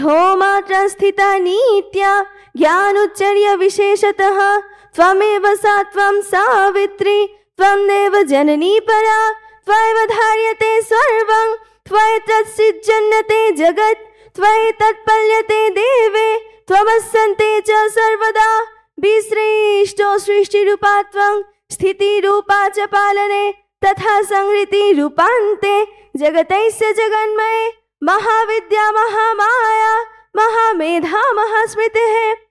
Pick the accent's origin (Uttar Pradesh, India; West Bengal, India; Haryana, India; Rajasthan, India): West Bengal, India; Kolkata; मैं कोलकाता से हूँ और मैं 12 साल की हूँ।